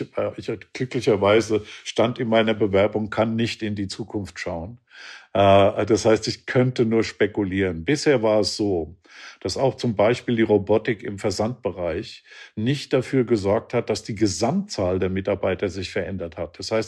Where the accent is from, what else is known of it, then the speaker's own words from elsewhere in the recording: Kaiserslautern, Rhineland-Palatinate, Germany; ich bin ja ein Kind des Kalten Krieges sozusagen. Ja, bin in Kaiserslautern groß geworden, also die Stadt, die vor Rammstein liegt sozusagen. Das heißt, meine Nachbarschaft war mehr amerikanisch als deutsch und meine Kindheit mehr amerikanisch geprägt als deutsch geprägt.